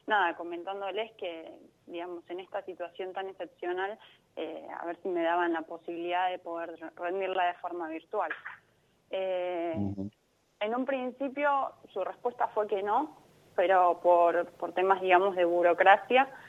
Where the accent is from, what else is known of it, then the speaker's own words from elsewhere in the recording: Buenos Aires, Argentina; now in La Plata, Argentina; No, yo soy de Belgrano, de Capital Federal.